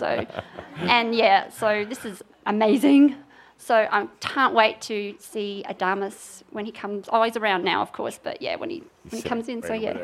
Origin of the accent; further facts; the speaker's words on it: South Australia, Australia; I think I'm incognito from Australia. I've seen you guys before.